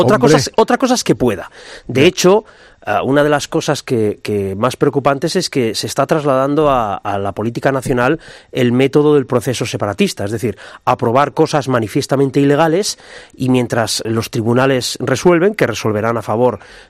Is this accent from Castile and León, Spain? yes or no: no; Catalonia, Spain; pues como catalán, independientemente de mi ideología, pues me provoca sonrojo y bochorno.